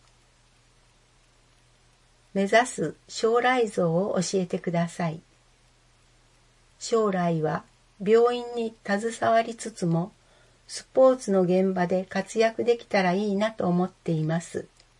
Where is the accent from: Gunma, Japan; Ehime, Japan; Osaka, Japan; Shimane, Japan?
Shimane, Japan; 地元が島根県で自然豊かなところなので、アウトドアも好きです。